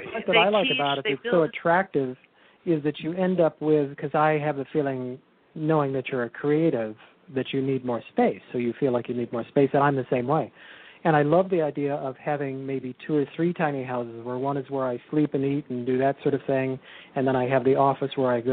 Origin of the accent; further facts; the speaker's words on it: California, United States; I grew up in California